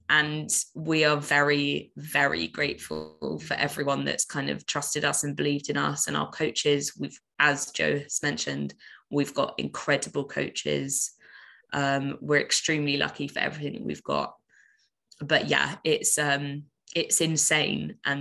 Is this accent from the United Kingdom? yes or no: yes; London, United Kingdom; Being a Londoner